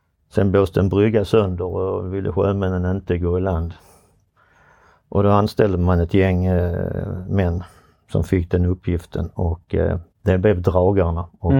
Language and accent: Swedish; Landskrona, Skåne, Sweden; now in Helsingborg, Sweden; Jag är från Landskrona. Född och uppvuxen där. Bor sedan ganska många år tillbaka i Helsingborg. Och ja, från Landskrona, så jag är boysare.